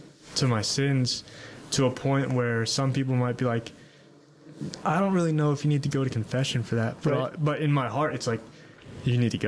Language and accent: English; Atlanta, Georgia, United States; Yeah. So I'm from the Atlanta area. Our temple was in Roswell, Georgia.